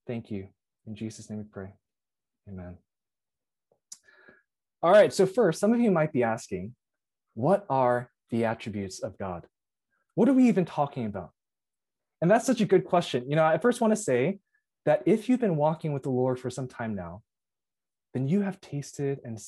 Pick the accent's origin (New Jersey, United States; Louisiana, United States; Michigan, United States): New Jersey, United States; I was born and raised in Bergen County, New Jersey.